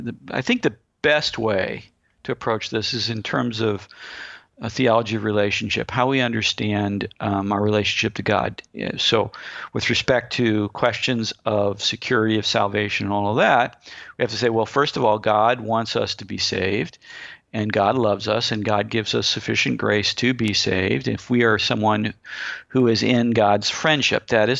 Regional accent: St. Louis, Missouri, United States; accent: St. Louis; But when I get excited, I start sounding like I'm from St. Louis.

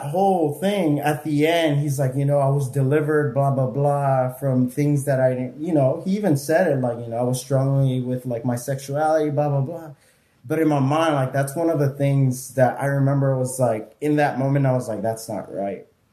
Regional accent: California, United States; And growing up, I'm going to say, growing up in California, I have family members, friends that I grew up with.

